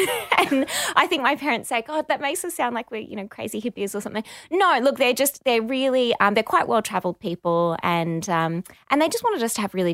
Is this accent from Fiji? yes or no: yes; Fiji; also born or lived in Barossa Valley, Australia; I was born in the Barossa Valley. Right. And then when I was about 7, I moved to Fiji and grew up there.